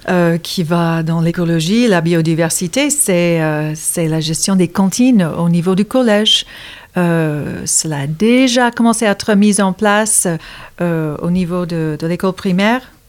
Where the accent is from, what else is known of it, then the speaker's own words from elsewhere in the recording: East Coast, United States; French is a second language; En tant qu'Américaine, je vois ce qui se passe à la côte Est. J'ai vu ma ville familiale être... grignoté par des lotissements